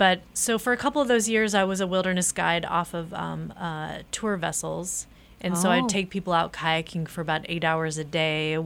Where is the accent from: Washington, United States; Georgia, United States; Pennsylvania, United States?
Washington, United States; Seattle; No, I was raised in Seattle, Washington. Oh. And lived there till I was about 18.